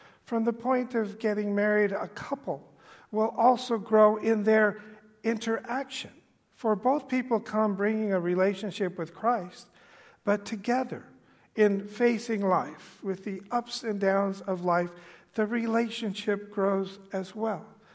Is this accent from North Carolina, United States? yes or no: no; California, United States; I grew up in Southern California as a UCLA fan.